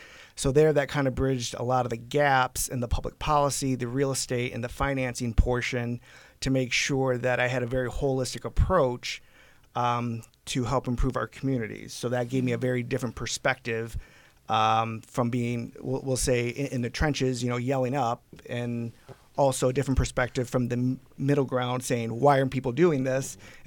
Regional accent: Toledo, Ohio, United States; I was born and raised in South Toledo.

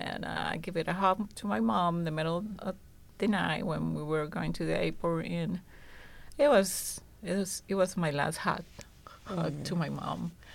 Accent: Venezuela; I was in my country, Venezuela, my home country, Venezuela

